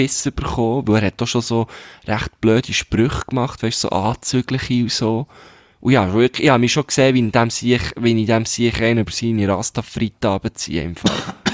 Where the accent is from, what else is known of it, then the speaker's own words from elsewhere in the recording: Switzerland; ich bin Schweizer